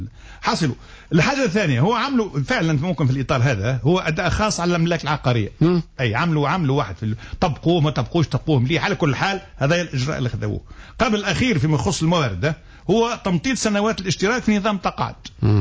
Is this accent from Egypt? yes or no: no; Tunisia